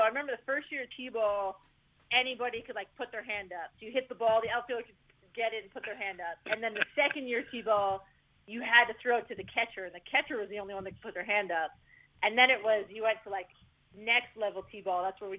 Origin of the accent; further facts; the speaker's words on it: Guelph, Ontario, Canada; Yeah, so born and raised in Guelph